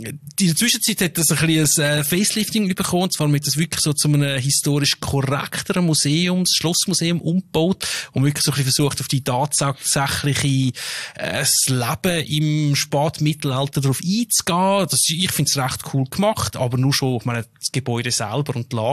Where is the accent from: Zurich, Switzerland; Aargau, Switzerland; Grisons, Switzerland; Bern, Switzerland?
Zurich, Switzerland; Ich bin ja dann auf dem Flughafen Zürich aufgewachsen